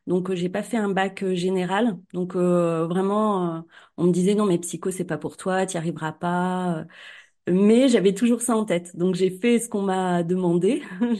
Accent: Cournon-d'Auvergne, Auvergne-Rhône-Alpes, France; À Clermont-Ferrand, à Cournon d'Auvergne. Donc voilà, c'est un petit coin bien sympathique.

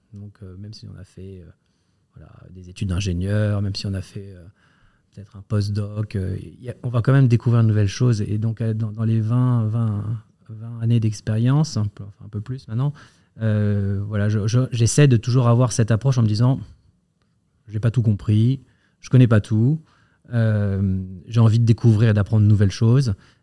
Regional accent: Paris, Île-de-France, France; Je suis parisien. Je suis né à Paris, dans le 14e arrondissement. Même si j'ai un parcours et un profil très international, puisque j'ai vécu dans plusieurs pays, j'ai fait une grande partie de mes études en France.

